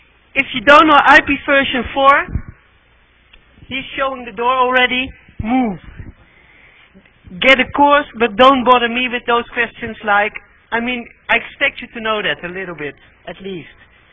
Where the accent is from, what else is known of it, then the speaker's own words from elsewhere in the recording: Netherlands; And I'm from the Netherlands.